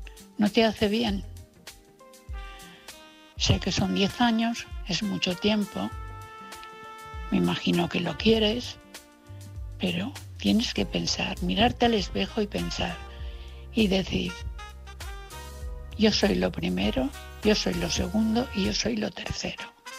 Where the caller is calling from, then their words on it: Valencia, Valencian Community, Spain; de Valencia.